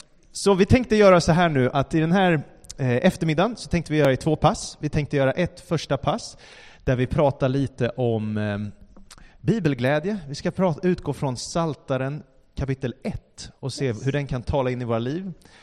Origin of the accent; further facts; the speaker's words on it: Stockholm, Stockholm County, Sweden; Vi är från Stockholm, är vi? Eller jag är här, det är ursprungligen också.